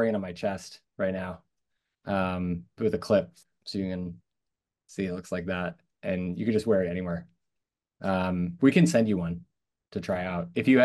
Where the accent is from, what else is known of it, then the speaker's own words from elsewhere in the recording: California, United States; And I'm from San Francisco Bay Area, and my wife's from New York, so we split time in between.